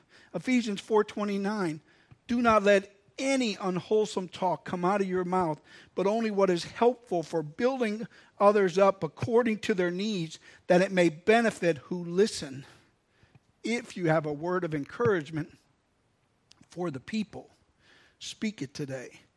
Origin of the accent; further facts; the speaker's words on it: Milwaukee, Wisconsin, United States; Now, I'm a city boy, and I'll be the first one to tell you that growing up in Milwaukee, that, you know, you didn't just say hi to every single person you went past.